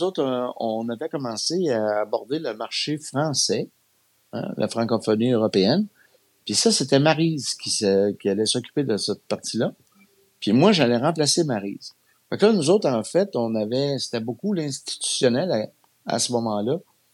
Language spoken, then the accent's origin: French; Quebec, Canada; j'ai grandi à Pessiville. Là. Les Anglais étaient loin. J'ai pas joué avec les petits Anglais dans la ruelle, moi.